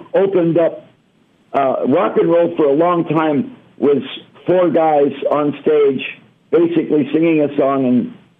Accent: Detroit, Michigan, United States; now in Phoenix, United States; I'm from Detroit, so I'm a Tigers, Lions, Red Wings, you know.

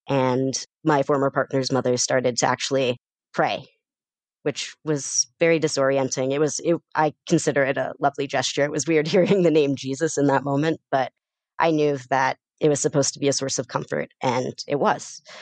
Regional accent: Pittsburgh, Pennsylvania, United States; Growing up in Pittsburgh, especially like as a Jewish person growing up in Squirrel Hill, I realized how lucky I was to be able to grow up in a somewhat like secure environment

